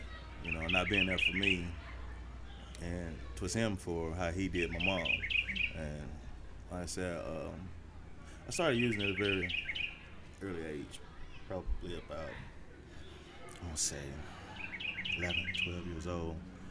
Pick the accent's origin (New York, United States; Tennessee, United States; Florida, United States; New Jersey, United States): Tennessee, United States; Memphis; I'm from Memphis, Tennessee. Mm-hmm. Yeah, I grew up in Memphis.